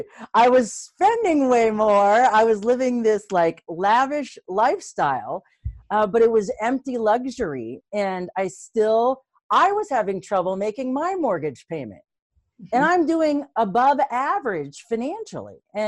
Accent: Arizona, United States; Right here in Arizona, born and raised.

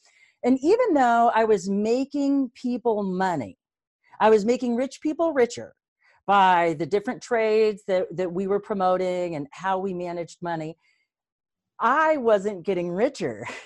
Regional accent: Arizona, United States; Right here in Arizona, born and raised.

